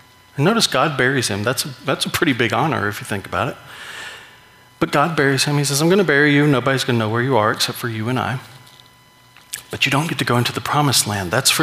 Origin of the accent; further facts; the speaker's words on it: McDonough, Georgia, United States; we went over to my hometown. My mom doesn't live there anymore. And we drove by this church that I was a youth group. I was a member of their youth group for a while. And the church kind of sits up on a hill in the middle of downtown McDonough